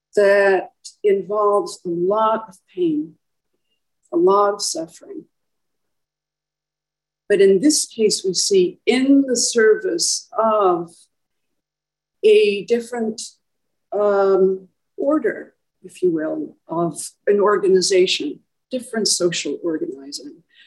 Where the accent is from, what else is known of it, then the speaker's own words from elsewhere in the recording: Ireland; For myself, growing up in Ireland in the 60s with the nuns